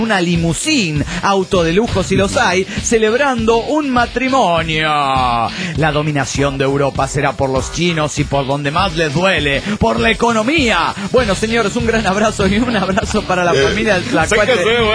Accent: Bolivia; now in Switzerland; una boliviana perdida en Suiza.

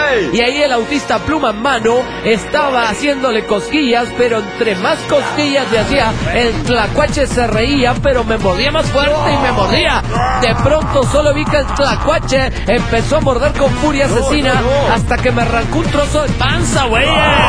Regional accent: Hermosillo, Sonora, Mexico; de Hermosillo.

